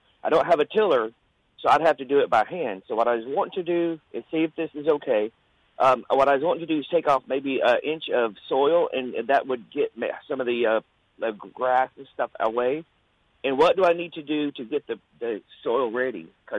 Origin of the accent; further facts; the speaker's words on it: Hendersonville, United States; I'm from Hendersonville. I'm living in my grandmother and grandfather's old house, Taylor.